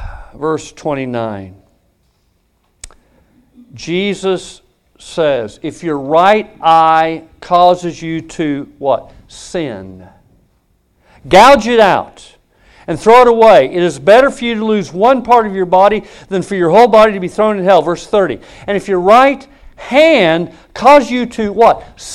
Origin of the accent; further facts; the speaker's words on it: Wichita, Kansas, United States; I grew up in Wichita, Kansas. 250,000 people at that time. And man, I would ride all over Wichita.